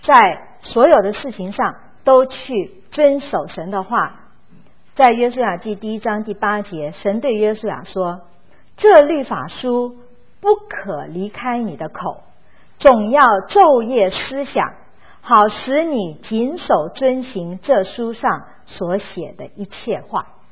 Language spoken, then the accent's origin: Chinese; China; 我们中国人说一念之差